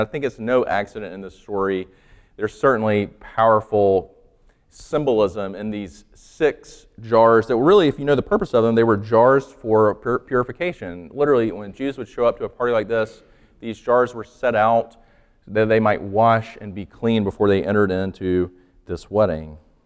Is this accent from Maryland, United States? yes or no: no; Sumter, South Carolina, United States; growing up in the South, and I grew up in Sumter, South Carolina